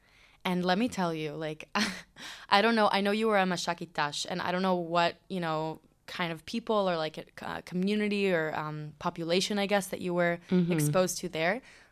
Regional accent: United States; now in Israel; because I didn't have it growing up in America.

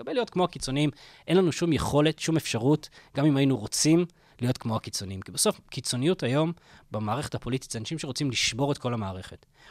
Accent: England, United Kingdom; הספר יצא קודם באנגלית, באנגליה, שם גדלתי, והייתי שם

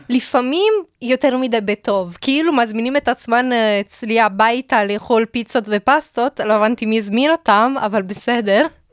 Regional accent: Italy; now in Israel; אני לדוגמה גם מדברת איטלקית בבית, וגדלתי באיטליה 14 שנים בו, כן? אבל לפעמים אני מרגישה שהעברית שלי הרבה יותר שוטף, בגלל שאני מדברת עברית כל יום.

